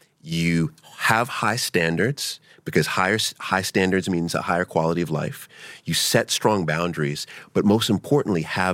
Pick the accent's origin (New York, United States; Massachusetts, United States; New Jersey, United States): New York, United States; So I'm from New York. So in New York, we do things a little bit differently. We're very brash and bold and direct.